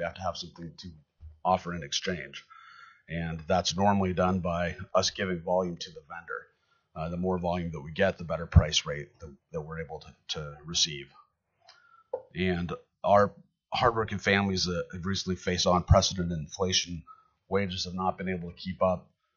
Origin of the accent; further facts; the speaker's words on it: Fairbanks, Alaska, United States; I'm born and raised in Alaska. I grew up in Fairbanks and also an Alaska native.